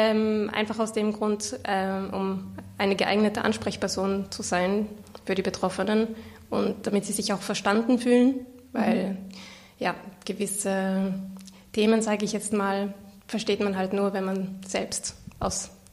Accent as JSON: {"language": "German", "region": "Tyrol", "country": "Austria"}